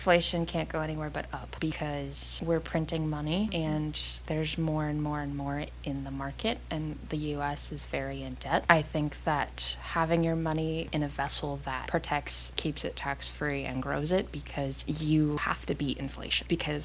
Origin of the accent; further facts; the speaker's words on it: Vermont, United States; But growing up in Vermont, really all you do is go mudding and you drink. There's not much to do up there.